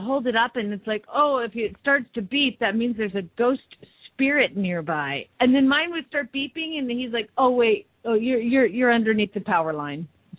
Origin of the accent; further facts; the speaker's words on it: Georgia, United States; I grew up in Georgia, and all of my family is from Florida.